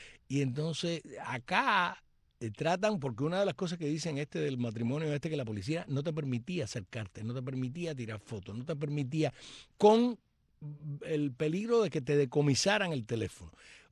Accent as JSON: {"language": "Spanish", "country": "Cuba", "said": "yo soy una cubana para el bien y no para el mal"}